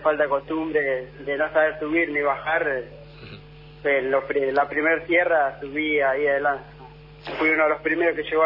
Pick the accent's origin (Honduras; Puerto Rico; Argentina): Argentina; Huanglén, Buenos Aires; now in Puan, Argentina; Nativo guanguilense, pero ya me estoy acá en Puan hace 3 años, así que soy de Puan, pero mi corazón todavía está en guanguilense.